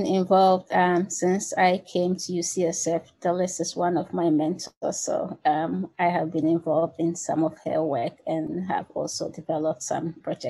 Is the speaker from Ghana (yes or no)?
yes; Ghana; moved away as an adult; now in United States; So I am from Ghana, so maybe I started doing global health before I even knew what global health was. I was trained as a medical doctor in Ghana, and I came to the U.S. to do public health.